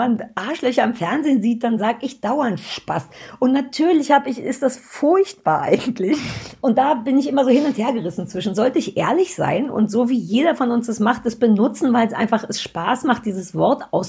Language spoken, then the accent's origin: German; Germany; ich bin eh relativ intellektuell und sehr, sehr offen groß geworden in der DDR.